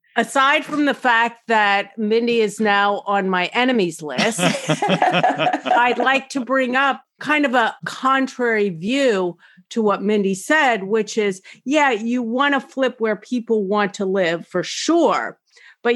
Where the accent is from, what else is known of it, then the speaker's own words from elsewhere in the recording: Cincinnati, Ohio, United States; Okay, first of all, I'm from Cincinnati.